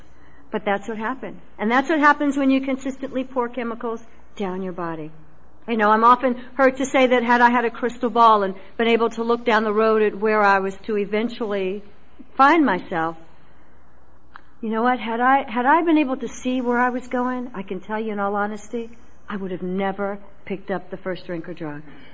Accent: New York City, New York, United States; I am a product of the 60s. I grew up in New York City, where it was always about better living through chemistry.

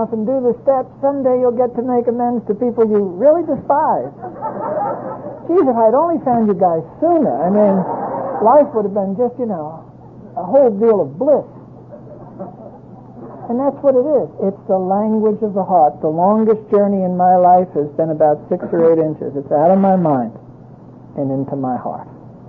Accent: San Diego, California, United States; because I'm from San Diego, hopefully where you'll all come to the International.

